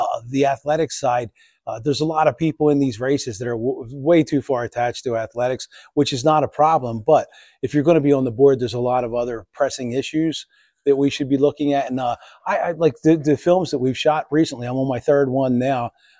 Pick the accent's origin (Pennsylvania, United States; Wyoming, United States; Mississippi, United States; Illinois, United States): Pennsylvania, United States; Conshohocken; growing up in the Philadelphia area, up in Conshohocken, my dad worked in a steel mill.